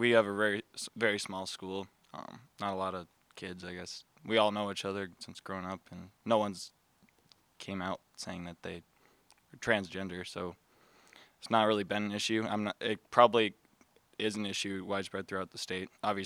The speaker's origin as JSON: {"language": "English", "town": "Wessington Springs", "region": "South Dakota", "country": "United States", "said": "from Weston & Springs."}